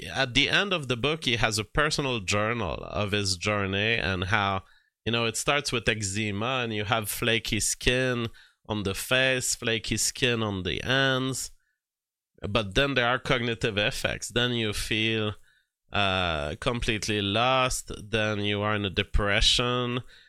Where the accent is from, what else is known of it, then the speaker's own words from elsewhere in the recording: Canada; I eat carrots 2 months of the year as a Canadian